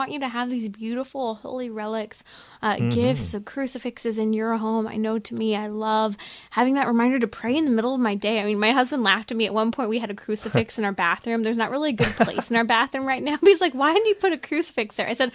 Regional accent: California, United States; California, my home state, let's step up and say we can give and we will give generously.

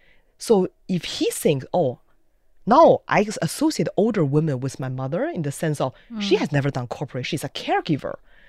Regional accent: India; I'm an Indian man

